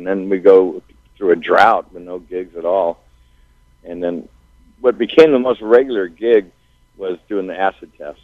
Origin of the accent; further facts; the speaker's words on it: Palo Alto, California, United States; I grew up in Palo Alto.